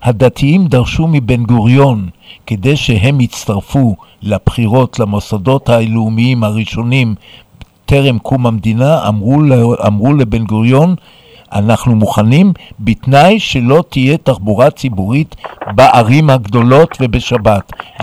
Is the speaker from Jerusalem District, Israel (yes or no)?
no; Tel Aviv, Tel Aviv District, Israel; אני תל אביבי, ואני זוכר את העיר תל אביב בילדותי